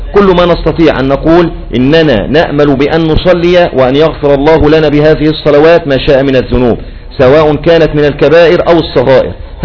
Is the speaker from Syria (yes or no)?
yes; Syria; وكما يقولون عندنا في سوريا مثلا كده نحط رجلينا نحط رجلينا بمية برد